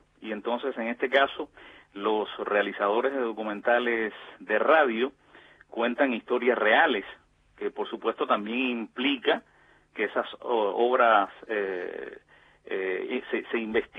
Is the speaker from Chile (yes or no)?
no; Güira de Melena, Artemisa, Cuba; comencé a laborar en la emisora más cercana a mi pueblo, Huira de Melena, al sur de La Habana.